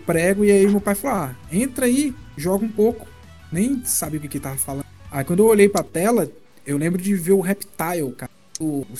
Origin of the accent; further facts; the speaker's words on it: Piauí, Brazil; born there; Eu nasci no Piauí, né?